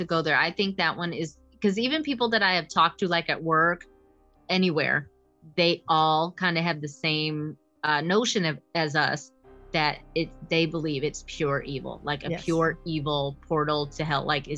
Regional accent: Midwest, United States; It says it's one of the oldest and most prestigious colleges in the Midwest, where I am from, but I'm not from Ohio, so I've never heard of this.

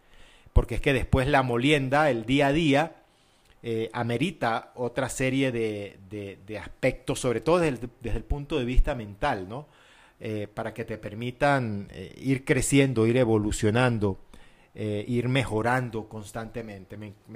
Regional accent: Mérida, Venezuela; Por ejemplo, en mi caso, si soy de Mérida, en Venezuela

